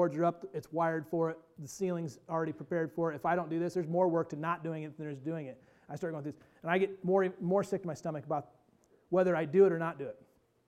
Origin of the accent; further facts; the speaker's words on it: Auburn, Indiana, United States; I said, north of Fort Wayne. He says, be more specific. I said, up by Auburn.